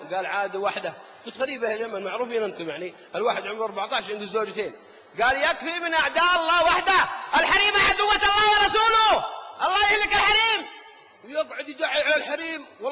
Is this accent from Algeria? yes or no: no; Al-Qassim, Saudi Arabia; استطاعوا في ديرتنا مثل القصيم يكسبون قلوب المدينة كلها